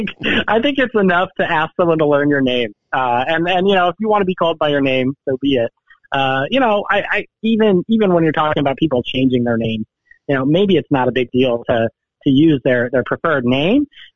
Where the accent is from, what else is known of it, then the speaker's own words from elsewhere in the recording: Illinois, United States; I'm from Illinois, totally disappointing to see that out of the U